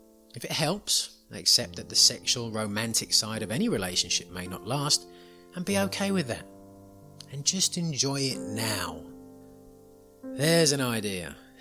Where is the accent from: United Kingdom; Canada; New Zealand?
United Kingdom; England; growing up in England